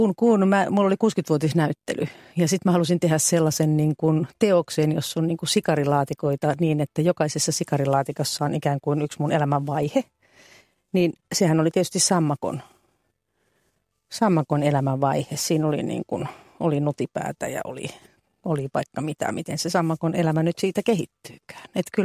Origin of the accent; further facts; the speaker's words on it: Joensuu, North Karelia, Finland; mä oon kasvanut Joensuussa ja siellä oli kaupunkimetsiä silloin vielä hirveän hienoja kaupunkimetsiä lähellä niitä paikkoja, missä mä asuin parissakin eri paikassa.